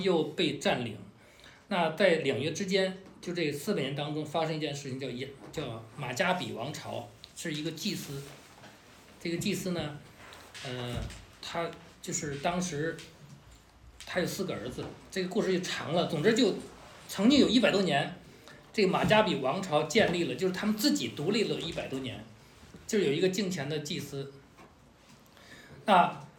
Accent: China; 我们中国人有历史，对吧？

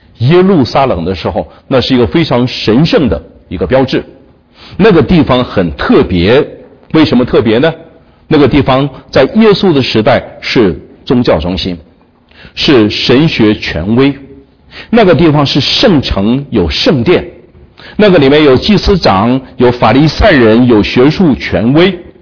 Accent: Jiamusi, Heilongjiang, China; 那我的老家，我一说很多人不知道，我的老家叫佳木斯。

